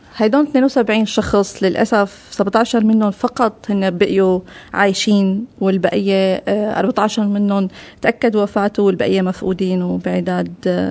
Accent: Syria; English is a second language; I'm from Syria

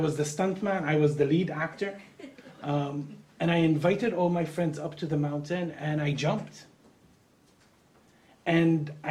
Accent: Palestine; I grew up in Palestine, and for many years that was the center of where I created work.

